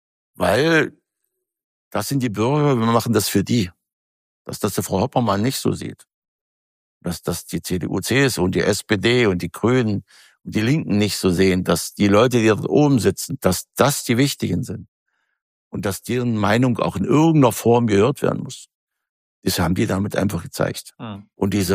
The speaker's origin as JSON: {"language": "German", "region": "Saxony-Anhalt", "country": "Germany", "said": "Sachsen-Anhalt, wo ich herkomme"}